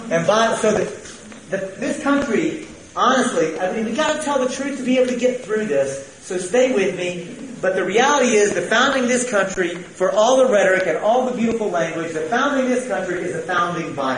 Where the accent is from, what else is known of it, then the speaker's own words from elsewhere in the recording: the South, United States; Folks, I'm from the South, and I'm a good Southern boy.